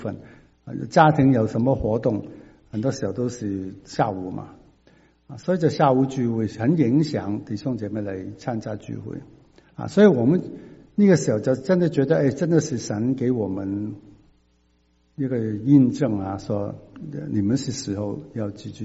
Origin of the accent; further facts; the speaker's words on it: China; OK， 那我们中国人呢？我不晓得是不是当了中国人